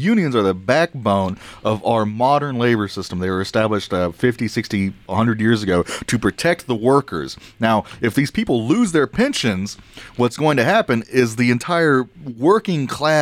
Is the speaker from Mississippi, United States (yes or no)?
no; Gatesville, Texas, United States; My hometown of Gatesville.